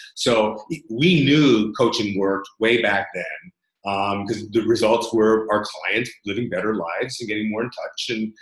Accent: United States; moved away as an adult; now in Barcelona, Spain; I'm American, but I live in Barcelona. I've been here for 17 or so years.

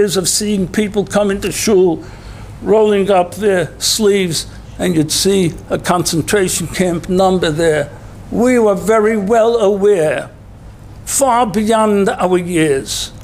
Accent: Brooklyn, New York, United States; I lived in Williamsburg. I was born in Williamsburg.

